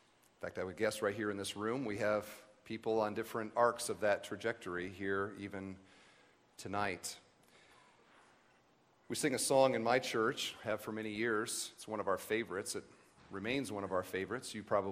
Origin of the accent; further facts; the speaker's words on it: Cedar Falls, Iowa, United States; I grew up in Iowa. I grew up in Cedar Falls. And we would come to this camp for teen events, and I came to youth camp and different things through the years